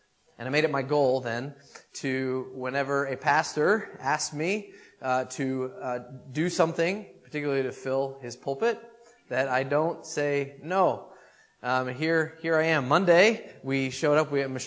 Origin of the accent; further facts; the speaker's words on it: United States; accent: American; I'm sorry I'm not Andrew, but I don't have the accent. I have my own American accent, and I hope you can hear clearly through that.